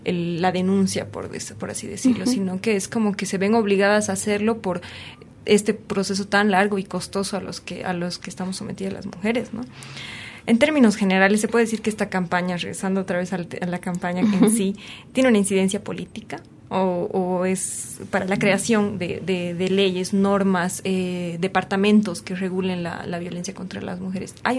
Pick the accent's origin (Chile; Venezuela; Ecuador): Ecuador; que tenemos que tomar como sociedad, como los ecuatorianos, como sociedad en general